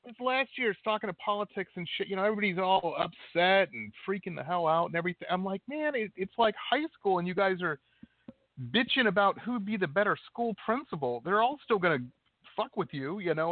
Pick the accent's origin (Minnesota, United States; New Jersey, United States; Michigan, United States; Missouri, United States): Michigan, United States; Detroit; like where you grew up in Chicago and where I grew up in Detroit.